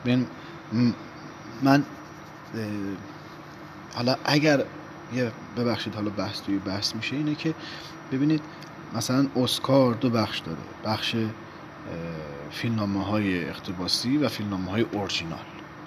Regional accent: Iran; به عنوان یک ایرانی شرافتمند با پیشینه در واقع هنری ادبی

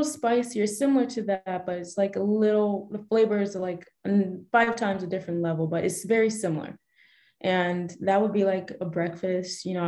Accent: Nigeria; But yeah, Nigeria, and being Nigerian, I'm also a dual citizen. So I get to go there and I have my second home there as well.

